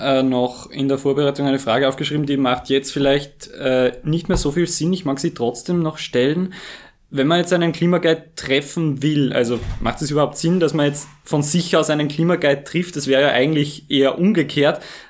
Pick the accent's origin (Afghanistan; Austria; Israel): Austria; Freistadt, Upper Austria; also in meiner Heimatgemeinde in Freistadt